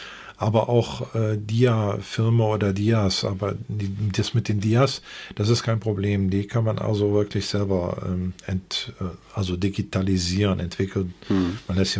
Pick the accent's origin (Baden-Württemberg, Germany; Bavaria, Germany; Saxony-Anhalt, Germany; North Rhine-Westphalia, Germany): North Rhine-Westphalia, Germany; Rösberg; also born or lived in Bonn; ich komme selber aus Rösberg, bin zwar in Bonn geboren, aber habe mein Leben lang in Rösberg gelebt